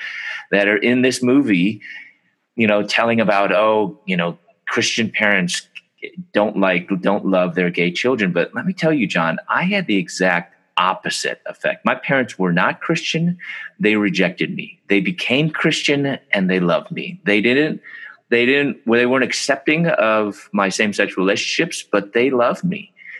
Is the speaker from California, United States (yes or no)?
no; Chicago, Illinois, United States; also born or lived in Louisville, Kentucky; we're from Chicago. I was living in Louisville, Kentucky. I was in dental school, get my doctorate.